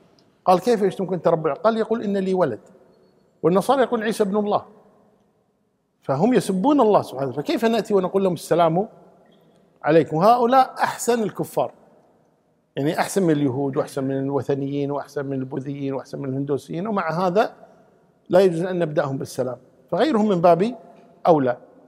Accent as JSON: {"language": "Arabic", "country": "Kuwait", "said": "عندنا في الكويت"}